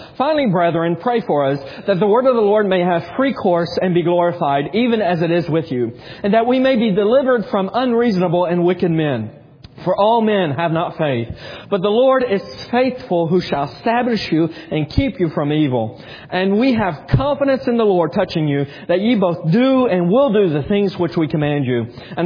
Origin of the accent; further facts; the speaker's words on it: United States; And I'm an American. I'm through and through American. I bleed red, white, and blue.